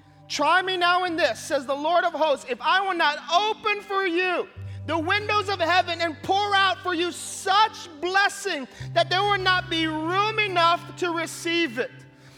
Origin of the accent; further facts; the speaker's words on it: Hawaii, United States; I'm from Hawaii, so you guys know this is a delicacy, right?